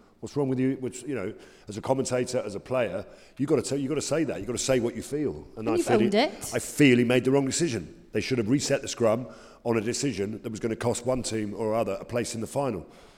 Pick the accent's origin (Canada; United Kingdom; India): United Kingdom; England; because I'm English